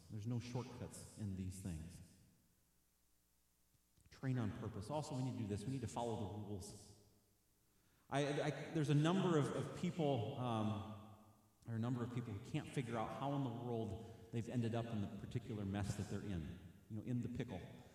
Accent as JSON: {"language": "English", "region": "Illinois", "country": "United States", "said": "I'm from Illinois. You'll have to forgive me."}